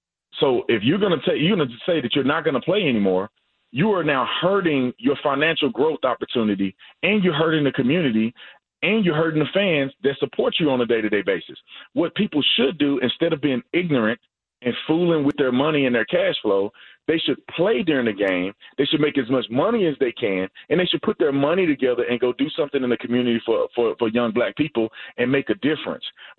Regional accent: United States; I'm an American first, and I'm a child of God, and then everything else falls in line.

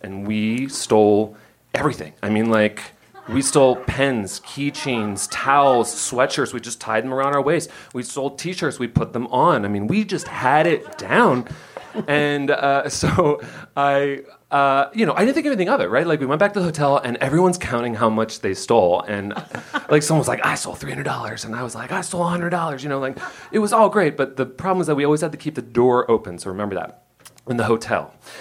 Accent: Doylestown, Pennsylvania, United States; Doylestown.

